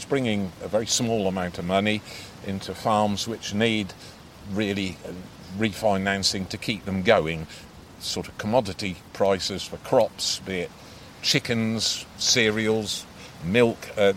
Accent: Norwich, East of England, United Kingdom; we're right on the edge of a really large centre of population, which is Norwich, my hometown

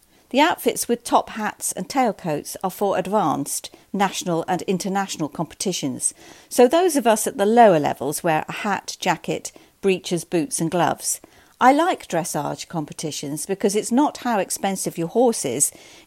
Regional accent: Solihull, West Midlands, United Kingdom; also born or lived in Birmingham, United Kingdom; I was born in Birmingham and brought up in Solihull, a town between Birmingham and Stratford-upon-Avon in Warwickshire. My parents were not horsey at all, both being from working-class backgrounds

